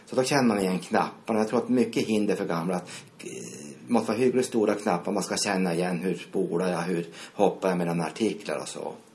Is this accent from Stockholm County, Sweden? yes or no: no; Piteå, Norrbotten County, Sweden; Nu kan jag bara läsa Piteå-tidningen när jag är hemma i Piteå.